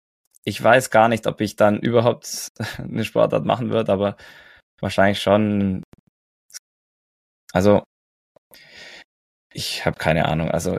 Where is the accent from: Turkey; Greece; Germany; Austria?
Germany; Oberstdorf, Bavaria; ich bin einfach daheim in Oberstdorf aufgewachsen